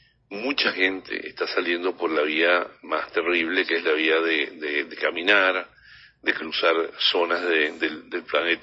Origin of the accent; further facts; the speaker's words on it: Venezuela; Esta época creo que para nosotros, como venezolanos, no es la mejor época para salir.